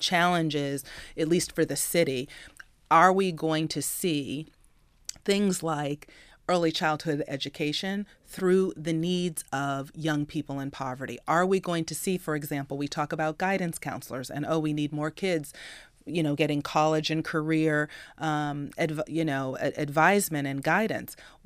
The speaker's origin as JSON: {"language": "English", "region": "Massachusetts", "country": "United States", "said": "My home state of Massachusetts did it years ago"}